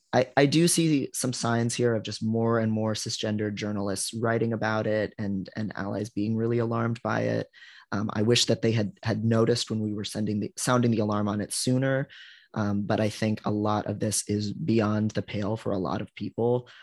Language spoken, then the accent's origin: English; Ohio, United States; And I was a teenager in Ohio and I saw, a gay marriage ban get passed in my home state.